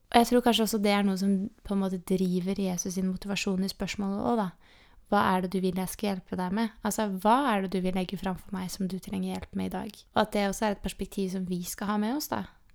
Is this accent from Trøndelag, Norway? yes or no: no; Eidsvoll, Akershus, Norway; hjemme i Eidsvoll, i min hjemmemenighet, Håpet, Pinsekirken Håpet.